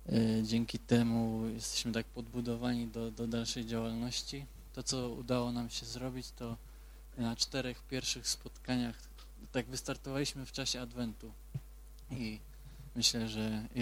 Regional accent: Greater Poland Voivodeship, Poland; Może my nie jesteśmy z Poznania, ale koło z z okolic Poznania.

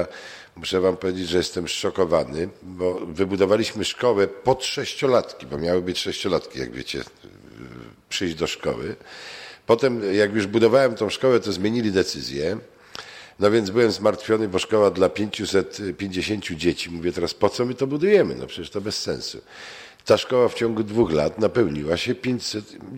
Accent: Kuyavian-Pomeranian Voivodeship, Poland; ja pochodzę z terenów wiejskich, z Kujaw, mam tam rodzinę i jeżdżę i widzę, co się dzieje w gminie

